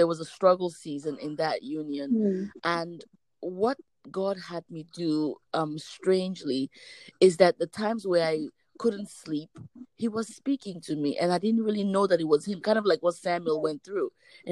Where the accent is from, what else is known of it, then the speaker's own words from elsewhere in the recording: Sierra Leone; now in United States; I reside in the US, and I'm originally from Sierra Leone, but I am an adopted Nigerian.